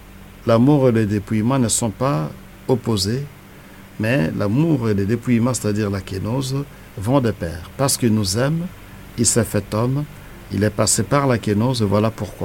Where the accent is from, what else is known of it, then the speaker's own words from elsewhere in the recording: Kinshasa, DR Congo; Est-ce que chez nous, à Kinshasa, aujourd'hui, en RDC, vous allez dans un bar